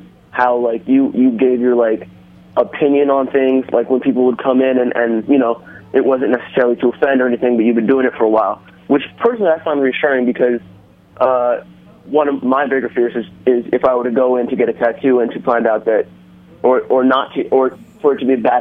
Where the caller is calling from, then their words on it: Brooklyn, New York, United States; I'm calling from Brooklyn, New York.